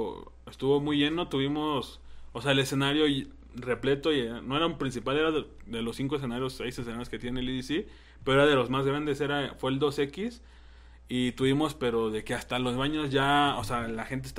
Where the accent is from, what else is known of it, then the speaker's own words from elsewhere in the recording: Mexico; nosotros si somos de México